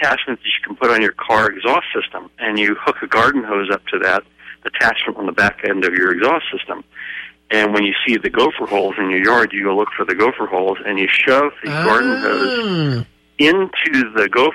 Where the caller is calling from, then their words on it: Los Alamos, New Mexico, United States; Needless Alamos.